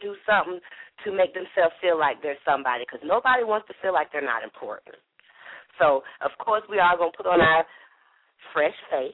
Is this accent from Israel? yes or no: no; Panama; I know. And I'm from Panama.